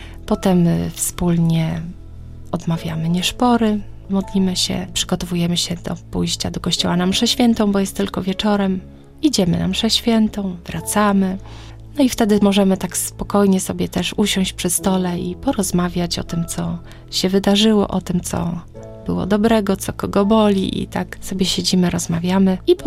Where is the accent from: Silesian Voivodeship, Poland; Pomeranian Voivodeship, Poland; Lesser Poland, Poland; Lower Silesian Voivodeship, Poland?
Pomeranian Voivodeship, Poland; Gdańsk; Tata do dzisiejszego dnia jest kościelnym w parafii właśnie na Przymorzu. Wychowałam się na podwórku, można powiedzieć, kościelnym, bo mój blok stoi w sąsiedztwie bezpośrednim kościoła parafialnego